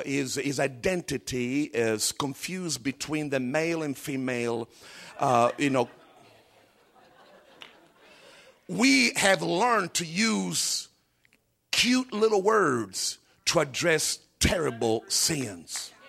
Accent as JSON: {"language": "English", "country": "Italy", "tie": "born or raised there", "moved": "yes", "said": "Because I was born and raised in Italy."}